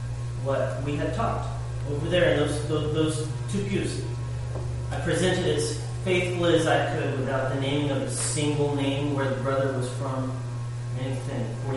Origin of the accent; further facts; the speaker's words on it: Wichita Falls, Texas, United States; after I greeted some other brothers, whom I know from Wichita Falls, my hometown.